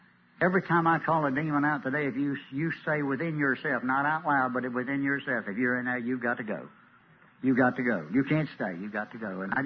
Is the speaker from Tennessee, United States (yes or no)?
yes; Millington, Tennessee, United States; We're from Millington, Tennessee, for those who are new here.